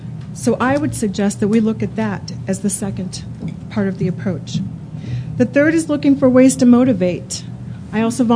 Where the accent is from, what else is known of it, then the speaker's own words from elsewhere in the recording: Colorado Springs, Colorado, United States; I'm from Colorado Springs, although a member of several organizations, I'm here today as a mom and an educator.